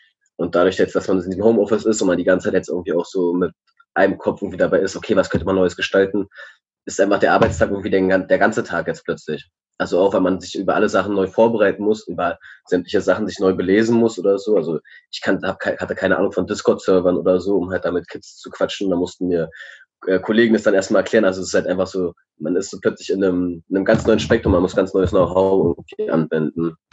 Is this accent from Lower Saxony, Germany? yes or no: no; Berlin, Germany; born there; ich bin 26. Ich bin in Reinickendorf geboren